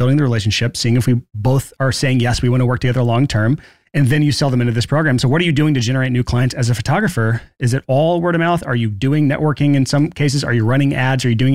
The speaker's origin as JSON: {"language": "English", "region": "Alabama", "country": "United States", "said": "I'm from Alabama, so I can say this"}